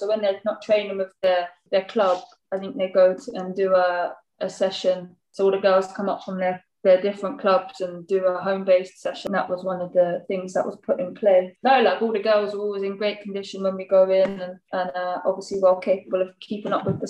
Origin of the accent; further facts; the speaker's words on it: Slough, South East England, United Kingdom; Anyone asks me, I try and say I'm from Windsor, so you've done your research, so I can't tell you I'm from Windsor, because obviously Windsor's like a nice area, like, but no, yeah, Slough